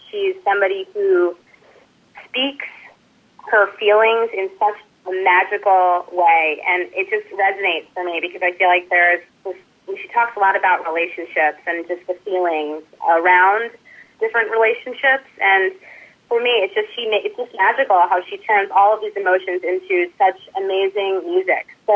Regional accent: Manhattan, New York, United States; now in Bay Area, United States; and I'm from Manhattan, and I love New York. It's my city, even though now I'm in the Bay Area.

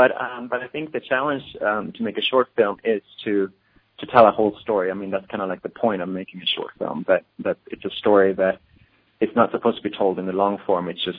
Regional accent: Sweden; English is a second language; I'm from Sweden originally, but it was the first time I went back to Sweden and made a film.

